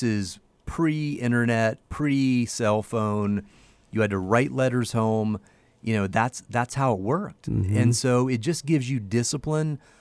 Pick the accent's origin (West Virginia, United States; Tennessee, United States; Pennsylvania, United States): West Virginia, United States; So I'm kid from West Virginia. That's where I grew up. No one in my family really ever had a big job.